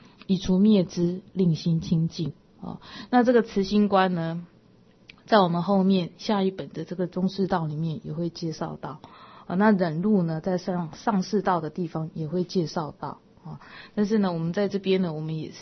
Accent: China; 那我们中国人呢、啊、就是常常有一句话说这个刀子嘴豆腐心啊

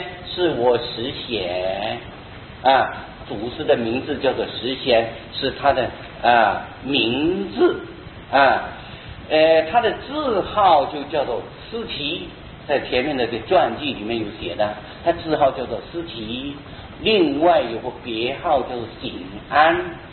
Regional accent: Taiwan; 我们台湾人的习惯叫做乃名瓦名了

